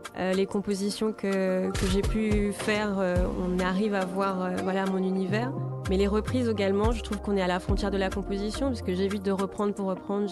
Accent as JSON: {"language": "French", "country": "Martinique", "also_born_or_lived": "Paris", "said": "c'était pas bien vu de répondre en créole, de répondre à ma mère en créole. Donc la difficulté, c'est que j'ai quitté la Martinique pendant une dizaine d'années."}